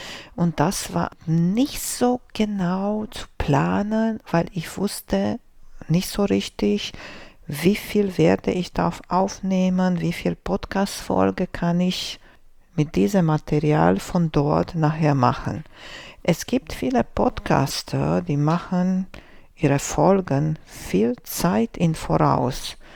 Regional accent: Romania; now in Germany; Ich bin groß geworden in Rumänien und da hat die Schule immer am 15. September angefangen.

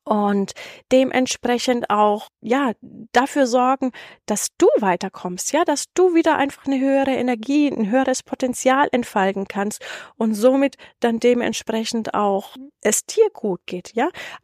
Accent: Germany; wir es ja als Deutsche

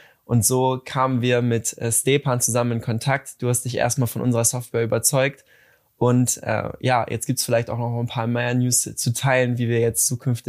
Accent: Hamburg, Germany; Ich komme aus Hamburg.

